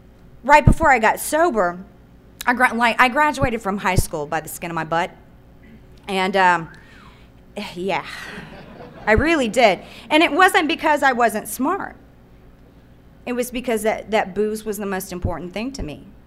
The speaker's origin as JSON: {"language": "English", "town": "Houston", "region": "Texas", "country": "United States", "tie": "born or raised there", "said": "Oh, and by the way, I was born and raised in Houston."}